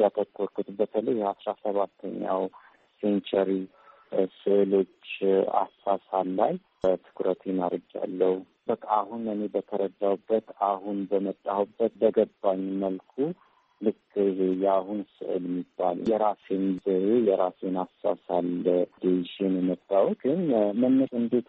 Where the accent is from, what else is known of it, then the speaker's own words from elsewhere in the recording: Addis Ababa, Ethiopia; born there; የተወለድኩት እዚሁ አዲስ አበባ ፒያሳ ዶሮ ማነቂያ የሚባል አካባቢ ነው። በሀገር ፍቅርና በዶሮ ማነቂያ ያለ ትንሽ ሰፈር ነው። ሹፌር ሰፈር ይባላል።